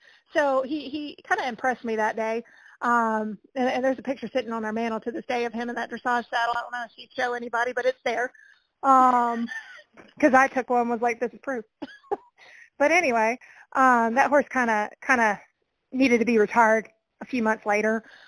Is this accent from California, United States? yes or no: no; Birmingham, Alabama, United States; I grew up in Alabama and quite honestly in the city, like Birmingham, Alabama, no green grass around, like it just a little suburb of that area.